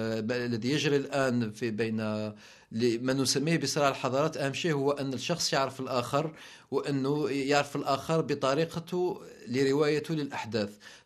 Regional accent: Algeria; سعيدة يعني بالنسبة لي كجزائري أني نقدم فيلمي في هذا المهرجان

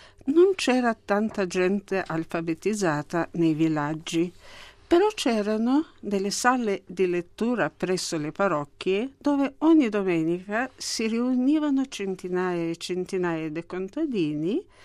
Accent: Lviv, Lviv Oblast, Ukraine; Italian is a second language; io, personalmente, che sono di Leopoli, città di Lviv, ho avuto una rara gioia di crescere

